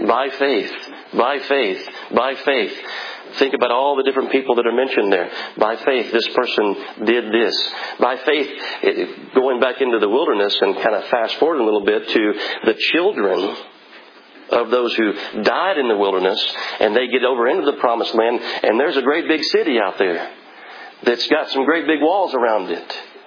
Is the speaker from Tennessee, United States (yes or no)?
no; Texas, United States; See, I'm from Texas, so shellfish and things like that don't really kind of usually end up on my plate